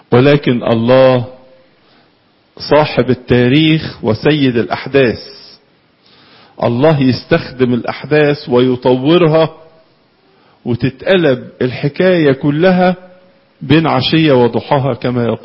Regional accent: Egypt; وكانت عندنا في مصر عادة الطار صقر

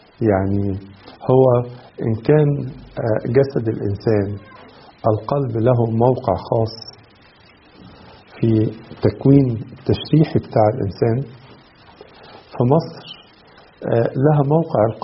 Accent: Egypt; فإحنا كمصريين

